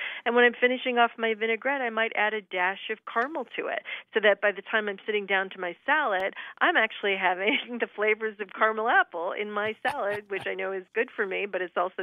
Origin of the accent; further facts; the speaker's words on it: Michigan, United States; I was remembering growing up in Michigan, which has the highest number of apple cider mills per capita of any state in the United States. And so I grew up eating caramel apples that were rolled in crushed peanuts.